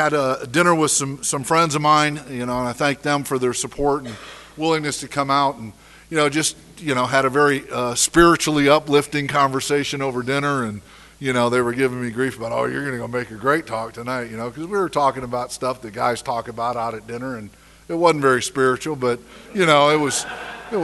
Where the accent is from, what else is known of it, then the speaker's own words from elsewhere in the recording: Michigan, United States; also born or lived in Chicago, United States; We was living on a farm in Michigan. I was born outside of Chicago. We were living on a farm in Michigan.